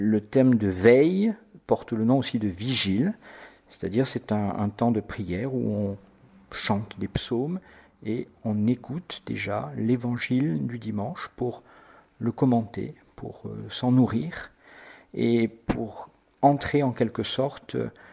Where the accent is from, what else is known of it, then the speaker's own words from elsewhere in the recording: Tarbes, Occitanie, France; je suis né à Tarbes. J'ai grandi à Tarbes jusqu'à l'âge de 18 ans. Je suis fait mes études au lycée Théophile Gautier.